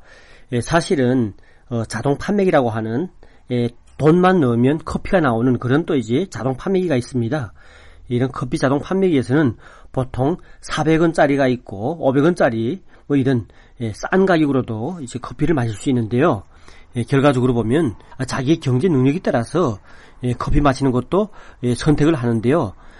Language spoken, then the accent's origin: Korean; North Korea; now in South Korea; 북한에서 온 지 얼마 안 되고